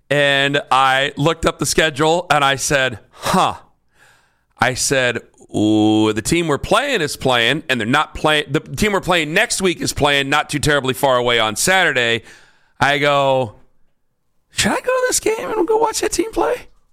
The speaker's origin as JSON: {"language": "English", "town": "Massillon", "region": "Ohio", "country": "United States", "tie": "born or raised there", "said": "I'm from Stark County. I grew up right next to Massillon, Ohio."}